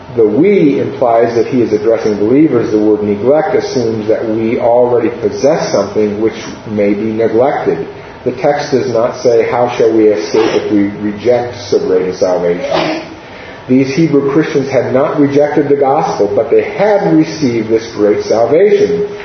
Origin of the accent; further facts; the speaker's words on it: Astoria, Oregon, United States; I want to use an illustration of where I grew up on the Oregon coast. Astoria is 10 miles from the Pacific Ocean.